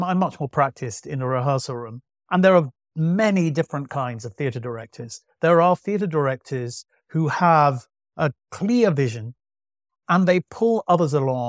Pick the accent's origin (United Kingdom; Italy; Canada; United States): United Kingdom; Manchester, North West England; Yeah, I grew up in Manchester, and it was.